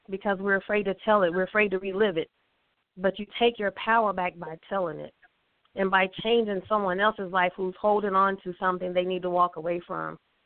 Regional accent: Arkansas, United States; I was born and raised in Arkansas, and so I came from an entrepreneur family.

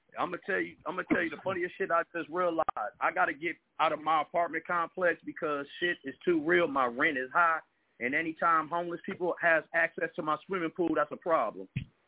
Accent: Milwaukee, Wisconsin, United States; the comedian. I am from Milwaukee, Wisconsin.

